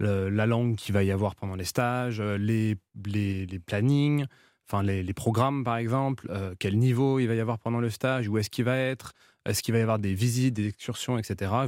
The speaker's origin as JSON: {"language": "French", "country": "France", "said": "Parce qu'on est français"}